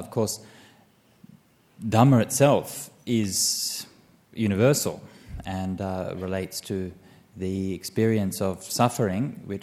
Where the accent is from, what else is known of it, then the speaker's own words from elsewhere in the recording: Perth, Western Australia, Australia; born there; I was born in Perth. At least my physical birth was in Perth. My spiritual birth was in Thailand.